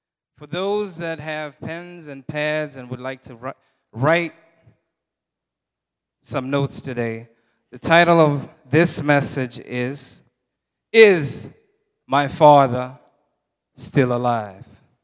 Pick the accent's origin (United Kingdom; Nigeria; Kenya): Kenya; English is a second language; now in United States; I'm from Kenya. For those who probably don't know, you probably see my forehead. So you already know I'm not from around here.